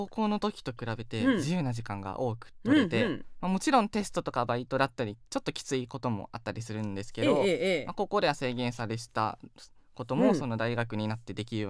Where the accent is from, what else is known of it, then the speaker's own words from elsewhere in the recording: Anjō, Aichi, Japan; 僕は愛知県の安城市っていう、まあめちゃめちゃ田舎なんですけど